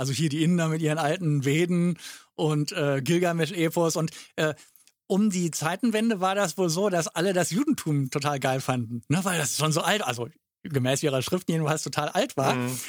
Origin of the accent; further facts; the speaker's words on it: West Germany, Germany; sag ich jetzt mal als Wessi